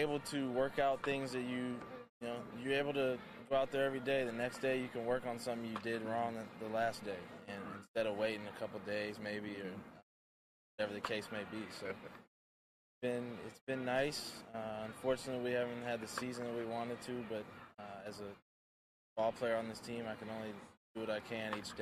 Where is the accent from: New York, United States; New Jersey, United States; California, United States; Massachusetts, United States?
California, United States; I am. I'm born and raised in the Bay Area, in the East Bay, so it's been amazing to play in the ballpark I grew up going to.